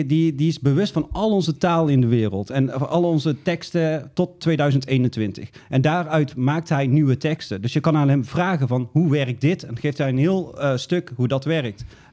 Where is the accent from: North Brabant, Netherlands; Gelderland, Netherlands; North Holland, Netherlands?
North Brabant, Netherlands; Boxtel; now in Tilburg, Netherlands; Ik kom uit Boksel oorspronkelijk, maar ik woon in Tilburg.